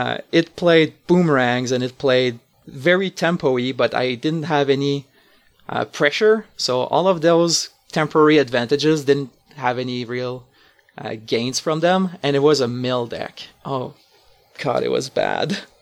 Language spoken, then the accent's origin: English; Montreal, Quebec, Canada; Hey, I'm a French Canadian. I'm from Montreal.